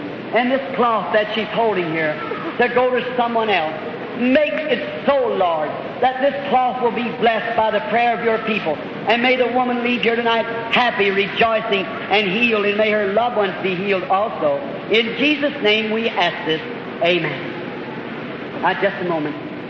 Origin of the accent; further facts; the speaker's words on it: Ireland; My people are Catholic. I'm an Irishman. My mother and father both are Catholic people, come from Catholic families.